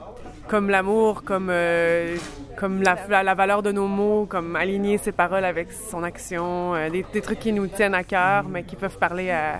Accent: Quebec, Canada; now in Montreal, Canada; On vient du Canada, en fait. Vincent et moi, on vient du Québec. Geneviève vient du Manitoba. On habite tous à Montréal maintenant depuis plusieurs années.

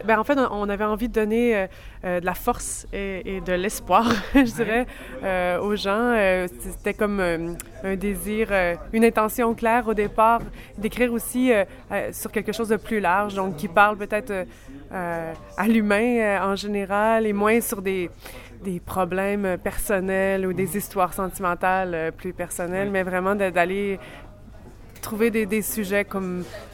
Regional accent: Quebec, Canada; now in Montreal, Canada; On vient du Canada, en fait. Vincent et moi, on vient du Québec. Geneviève vient du Manitoba. On habite tous à Montréal maintenant depuis plusieurs années.

